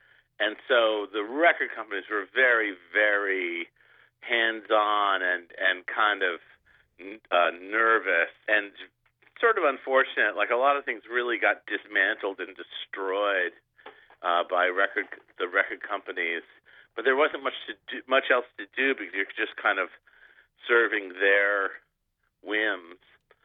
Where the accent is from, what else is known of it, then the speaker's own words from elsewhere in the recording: New England, United States; I'm from New England. I grew up with like very preppy clothes.